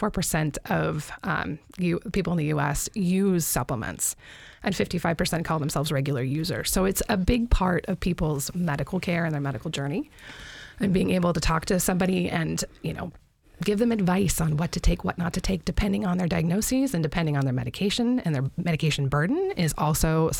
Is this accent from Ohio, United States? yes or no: no; Alaska, United States; So I grew up on the Kenai Peninsula.